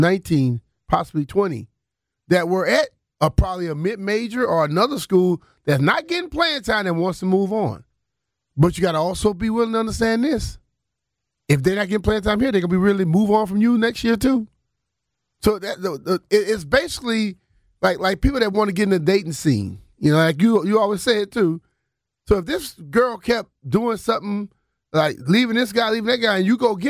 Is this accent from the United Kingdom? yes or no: no; Louisiana, United States; I grew up in Louisiana. Probably would have loved to play for the Saints.